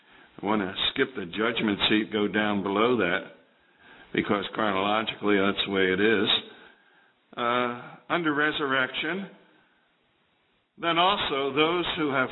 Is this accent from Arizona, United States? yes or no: no; Baltimore, Maryland, United States; We grew up in Baltimore.